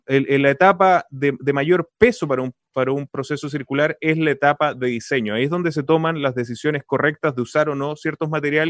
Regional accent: Chile; como latinoamericanos, como chilenos, ¿qué porcentaje de esta torta vamos a poder desarrollar en Chile

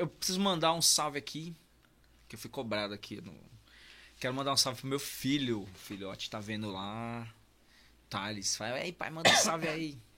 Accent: Fortaleza, Ceará, Brazil; now in Praia Grande, Brazil; Mas isso foi mais depois que eu vim morar na Praia Grande. Eu sou de Fortaleza. Eu sou cearense de Fortaleza.

